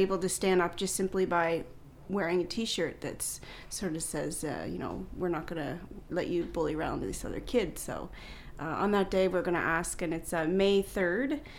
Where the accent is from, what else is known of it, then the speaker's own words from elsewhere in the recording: Nova Scotia, Canada; I know I'm from Nova Scotia myself